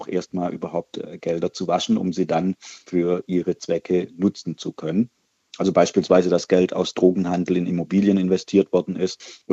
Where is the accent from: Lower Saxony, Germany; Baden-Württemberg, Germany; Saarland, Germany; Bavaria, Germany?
Baden-Württemberg, Germany; Zunächst ist es so, ich komme aus Baden-Württemberg ursprünglich und habe deswegen diese Region besonders im Blick.